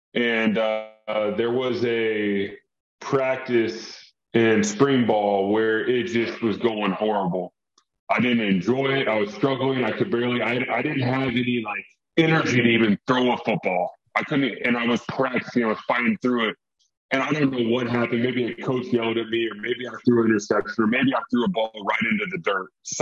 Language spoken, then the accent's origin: English; Texas, United States; moved away as an adult; I was in East Lansing, Michigan. I'm from Texas. I remember going to Michigan as a kid, and I told my dad, I was like, I don't ever want to live in Michigan.